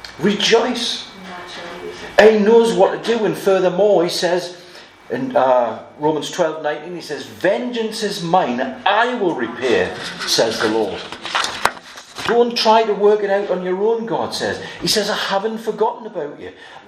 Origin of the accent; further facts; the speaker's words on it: United Kingdom; So I rejoice in those great privileges which are mine as a British citizen.